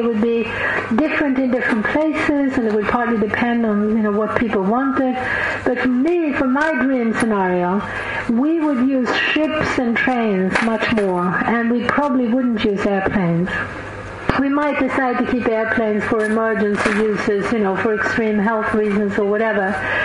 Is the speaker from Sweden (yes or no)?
yes; Sweden; when I was growing up in Sweden